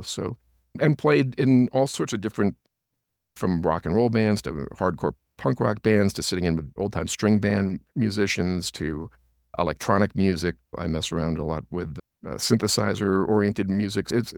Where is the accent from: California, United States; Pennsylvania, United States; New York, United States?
New York, United States; But I grew up on Long Island, an hour outside of Manhattan, in a Levitt community.